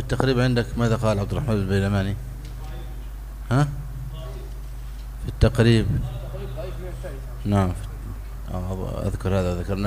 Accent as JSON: {"language": "Arabic", "country": "Egypt", "said": "عندنا في مصر يدفع الرجل جزء مقدم وجزء مؤخر"}